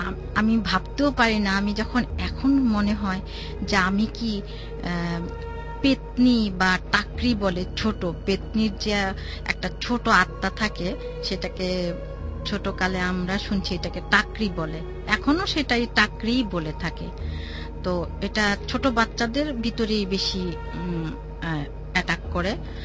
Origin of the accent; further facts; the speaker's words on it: Shantinagar, Dhaka Division, Bangladesh; শান্তিনগর থেকে এসেছি।